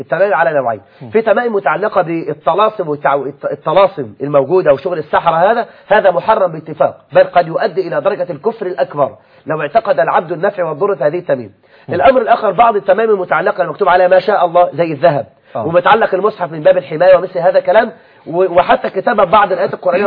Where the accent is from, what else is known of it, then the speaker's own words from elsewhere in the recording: Egypt; احنا عندنا في مصر 9 مليون بنت لم تتزوج